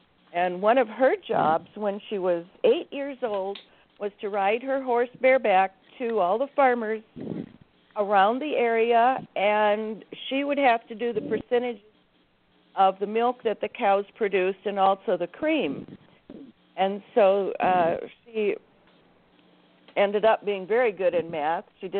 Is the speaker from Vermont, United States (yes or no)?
no; Wisconsin, United States; I'm from Wisconsin, so it gets cold up here. Nothing grows in the wintertime.